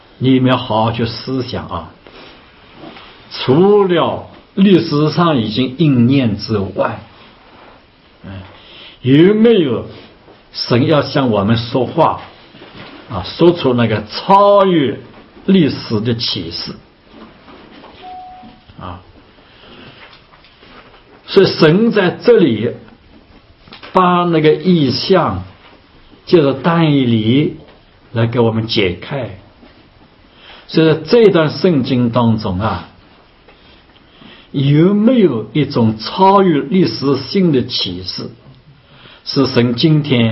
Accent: China; 到今天恐怕都被我们中国人所称扬的，是不是？

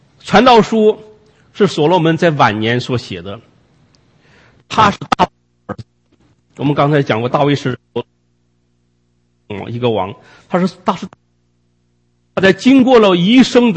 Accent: China; 我们中国人也常说，也说有一句话说，那个七岁被称为古稀之年

